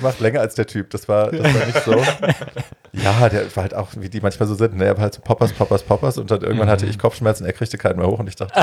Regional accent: Hofheim, Hesse, Germany; Ich komme aus Hofheim.

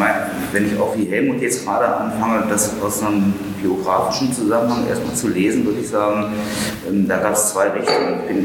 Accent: East Germany, Germany; Also ich komme aus dem Osten.

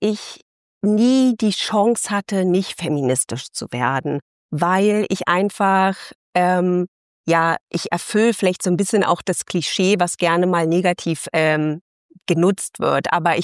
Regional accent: East Germany, Germany; Ich bin ja, ich komme ja aus dem Osten und auch meine Familie ist ja im Osten auch so sozialisiert worden

